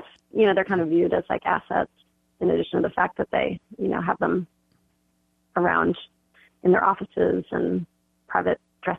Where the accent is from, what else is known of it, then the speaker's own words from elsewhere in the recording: Boston, Massachusetts, United States; now in New York, United States; So I went to Boston for 2 months to try it out, because it was kind of like, it's my hometown, and I sort of knew it.